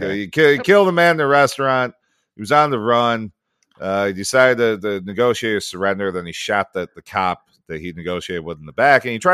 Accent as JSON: {"language": "English", "town": "Sycamore", "region": "Illinois", "country": "United States", "tie": "born or raised there", "said": "PJ's, again, in my hometown, grew up with it. That would be the one. Plus, it's just a really nice looking bar. If you're ever in Sycamore for some fucking random ass reason, it's actually the ex-jail"}